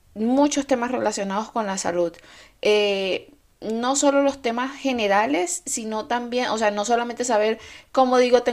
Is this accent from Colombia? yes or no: no; Venezuela; moved away as an adult; also born or lived in Santiago, Chile; Yo hice en mi país de origen, en Venezuela, yo hice el colegio, el bachillerato y luego entré a la universidad.